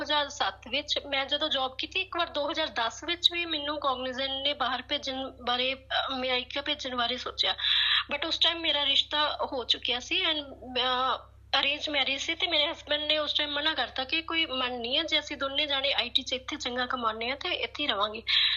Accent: Tapali, Punjab, India; ਮੇਰਾ ਪਿੰਡ ਟਪਾਲੀ ਹੈ, ਜੋ ਬਠਿੰਡਾ ਵਿੱਚ ਆ, ਰਾਮਪੁਰਾ ਫੂਲ ਦੇ ਨੇੜੇ।

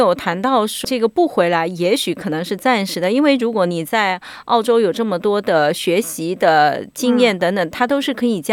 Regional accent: China; 我坐10个小时的飞机我就回到中国了

